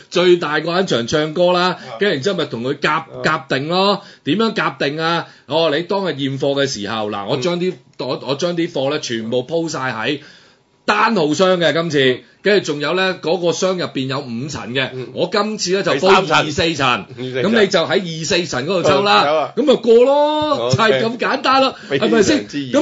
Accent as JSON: {"language": "Cantonese", "town": "Dongguan", "region": "Guangdong", "country": "China", "said": "喂，我哋東莞人嘅自豪嚟噶"}